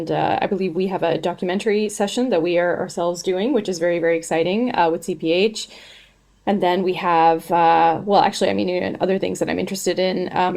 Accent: Canada; And maybe I'm a little biased because I'm Canadian

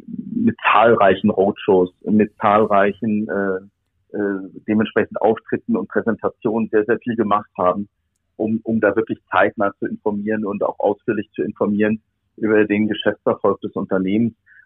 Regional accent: Darmstadt, Hesse, Germany; Ich komme aus Darmstadt, ich habe in Mainz studiert, aber habe immer in Darmstadt oder fast immer in Darmstadt gelebt.

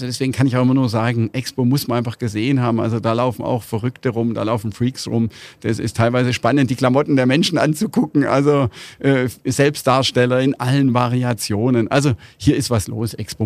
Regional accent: Baden-Württemberg, Germany; als Schwabe werden wir hier schon belohnt.

